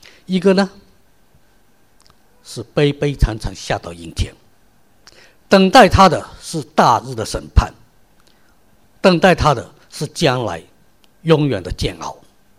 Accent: China; now in Australia; 还以为在心里边潜意识中我是一个中国人。

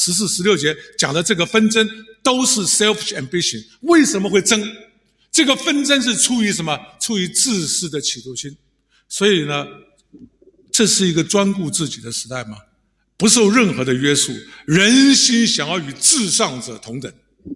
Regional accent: Taiwan; 即使我在台湾长大，我们也经过很穷困的日子。

